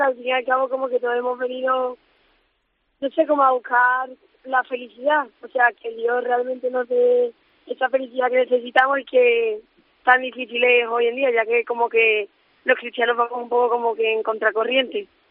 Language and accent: Spanish; Rota, Andalusia, Spain; Pues mire, yo soy de Jerez. Bueno, realmente no soy de Jerez. Soy de un pueblecito que está cerca, que se llama Rota.